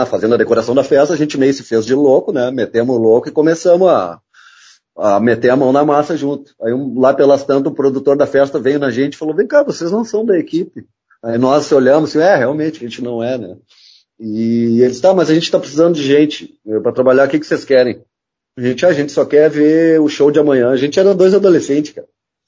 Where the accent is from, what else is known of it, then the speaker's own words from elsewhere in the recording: Porto Alegre, Rio Grande do Sul, Brazil; sou aqui do Rio Grande do Sul, Porto Alegre.